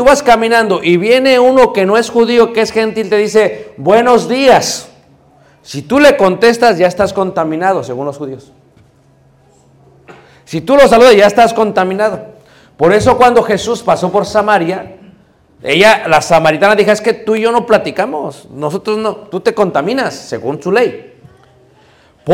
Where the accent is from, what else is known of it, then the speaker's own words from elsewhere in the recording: Yucatán, Mexico; No la hacemos como yucatecos.